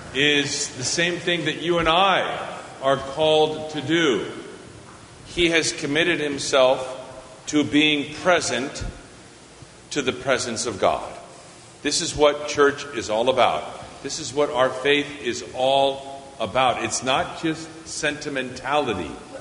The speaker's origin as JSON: {"language": "English", "town": "Austin", "region": "Texas", "country": "United States", "tie": "born or raised there", "also_born_or_lived": "California", "said": "Most of my life, I was born in California, but I lived most of my life in Austin, Texas."}